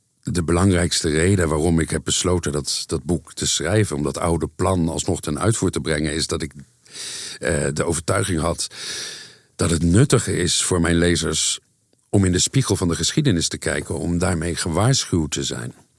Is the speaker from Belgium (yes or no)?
no; Netherlands; moved away; Ik voel me nog steeds heel erg betrokken bij mijn vaderland. En ik volg de Nederlandse politiek op de voet. Maar de afstand helpt.